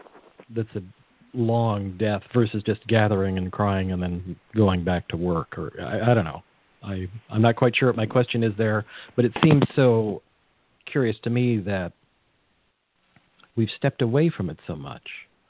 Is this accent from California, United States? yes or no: yes; California, United States; And I grew up on the Monterey Peninsula